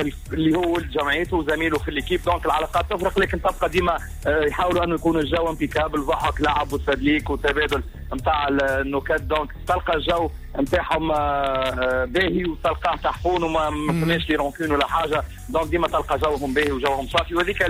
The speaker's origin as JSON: {"language": "Arabic", "country": "Tunisia", "said": "كيما اللي عندنا في تونس"}